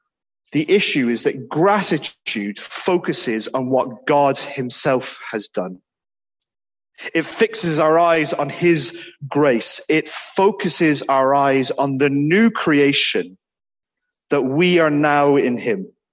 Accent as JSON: {"language": "English", "country": "Ireland", "said": "For me, as an Irishman who tends to have a looser tongue than many, who likes to talk more than he should"}